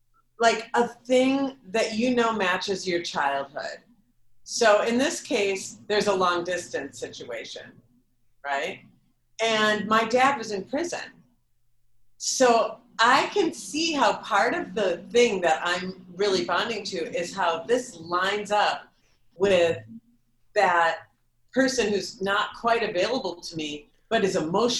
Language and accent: English; Minneapolis, Minnesota, United States; So, because I'm in Minneapolis, my hometown.